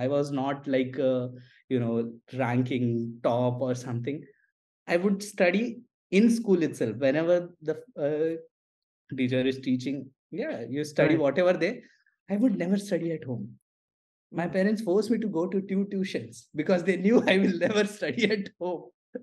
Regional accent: Mumbai, Maharashtra, India; now in Thane, India; born and brought up in Mumbai. So I come from Mumbai, like, you know, I stay in Thane, like, that's not technically Mumbai

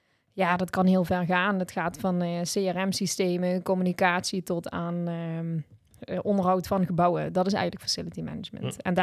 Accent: Limburg, Netherlands; Ik kom uit Limburg

